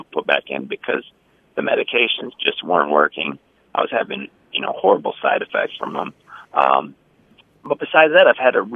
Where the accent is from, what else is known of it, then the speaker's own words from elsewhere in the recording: Chicago, Illinois, United States; I'm Irish Catholic from Chicago, so that's pretty much what we do.